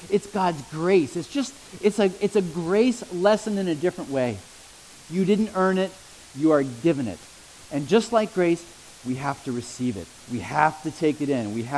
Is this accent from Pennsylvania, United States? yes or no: yes; Erie, Pennsylvania, United States; So my hometown is Erie, Pennsylvania. Erie, Pennsylvania has the record for snowfalls in the United States.